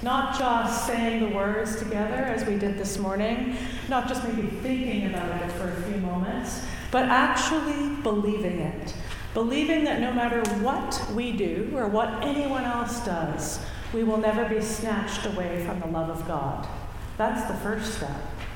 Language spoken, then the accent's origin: English; Canada; Maybe it's because we're Canadian and we're so excited that it's spring.